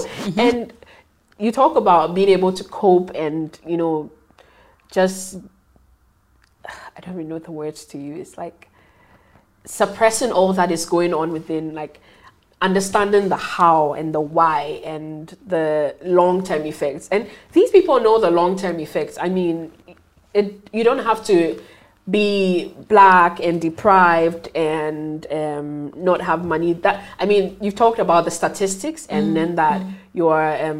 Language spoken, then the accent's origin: English; Ghana; I'm from Ghana